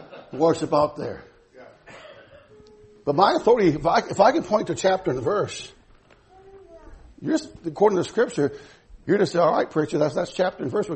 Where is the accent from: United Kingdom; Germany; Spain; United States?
United States; Midwest; I'm a country boy, born and bred in the Midwest.